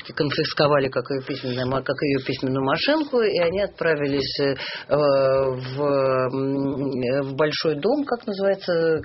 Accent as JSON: {"language": "Russian", "region": "Moscow", "country": "Russia", "said": "мы знаем про день 16 октября в Москве, да, и мы не знаем про день 17, мы, москвичи"}